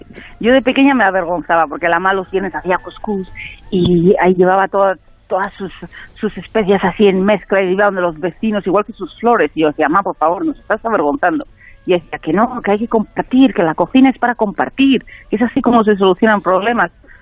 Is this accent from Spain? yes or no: yes; Basque Country, Spain; Y nosotros hemos nacido en Ayaurio, en un pueblo euskalduna. Soy vasca.